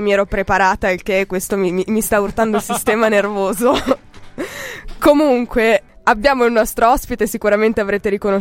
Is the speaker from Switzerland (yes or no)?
yes; Switzerland; È stato detto più di una volta in questa radio che non sono italiana, perciò questa questione...